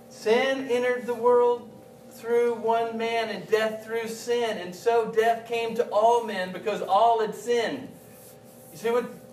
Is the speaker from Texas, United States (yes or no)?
yes; Texas, United States; We're from Texas. We fix our own cars, don't we, Andy?